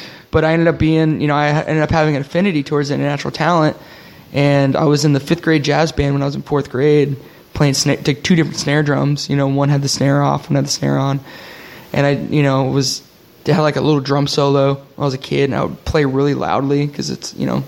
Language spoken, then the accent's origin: English; Connecticut, United States; I was born in Connecticut, but I moved around a little bit when I was younger, came back in third grade.